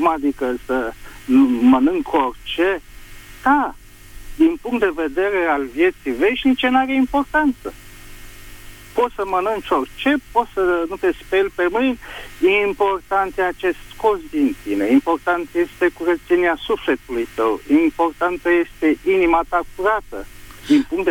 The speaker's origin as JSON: {"language": "Romanian", "region": "Bucharest", "country": "Romania", "said": "din București."}